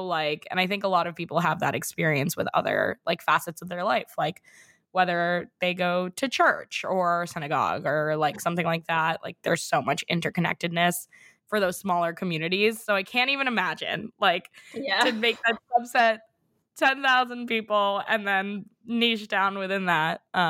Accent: New York City, New York, United States; you know, I grew up in New York City, like the complete opposite of what you're describing.

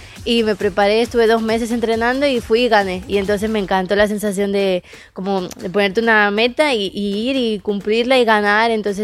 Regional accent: Castelldefels, Catalonia, Spain; es argentino, igual que la mitad de mi familia, y él vivía en mi ciudad, en Castelldefels

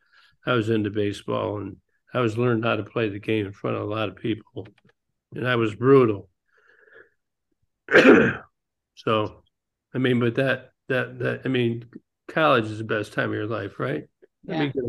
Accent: Detroit, Michigan, United States; I got to play in my hometown, Detroit Tigers, mm-hmm. in Michigan.

